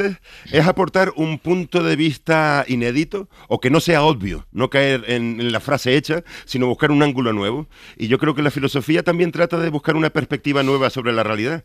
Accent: Granadilla de Abona, Canary Islands, Spain; desde la época del instituto de mi pueblo en Granadilla de Abona, en el sur de Tenerife.

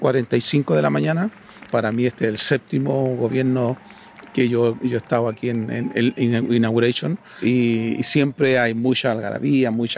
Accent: Chile; moved away as an adult; now in United States; Soy chileno y trabajo para Newsmax aquí en la Casa Blanca.

